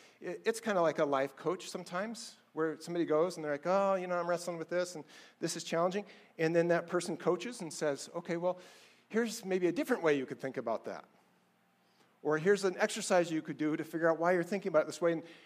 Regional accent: United States; I'm American. I've always been American.

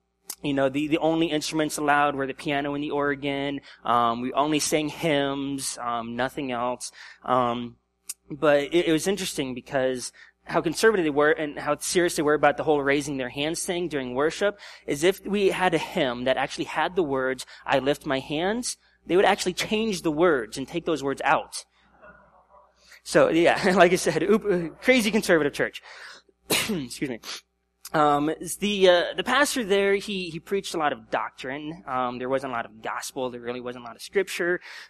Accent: Colorado Springs, Colorado, United States; also born or lived in Ottawa, Kansas; So I was born in Ottawa, Kansas, 1984. And we moved to Colorado when I was just 1 year old. So we lived in Colorado Springs for about 11 years.

